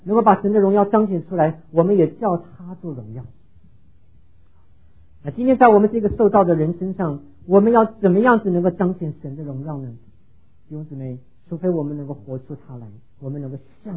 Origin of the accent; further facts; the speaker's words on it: Taiwan; 我在台湾离开台湾前最大的也不过就是这么大啊